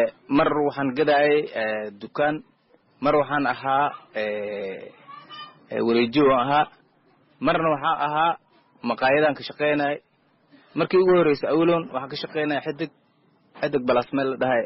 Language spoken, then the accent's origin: Somali; Bardheere, Gedo, Somalia; moved away; waxaan ka soo qaxnay Bardheera tuuladeeda meel la dhahay Warharan la dhahay aan ku soo qaxnay